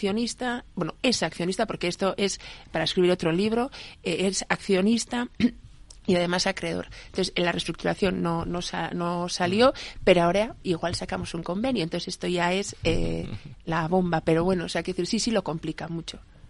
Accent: Basque Country, Spain; A ver, soy vasca, entonces la empresa es la familia.

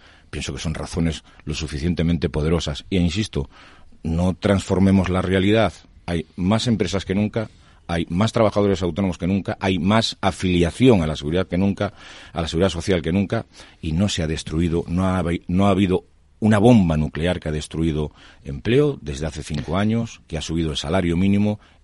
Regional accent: Galicia, Spain; soy una persona prudente, soy gallego, hombre de calma

